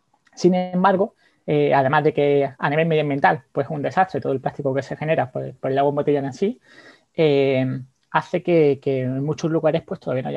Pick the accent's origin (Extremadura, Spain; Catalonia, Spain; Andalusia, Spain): Andalusia, Spain; Torremolinos; moved away as an adult; also born or lived in United States / Mexico / France / Netherlands; soy de un municipio que se llama Torremolinos, en el sur de España, tengo 36 años y bueno, aunque soy de aquí de España, hace casi 15 años que no resido en el país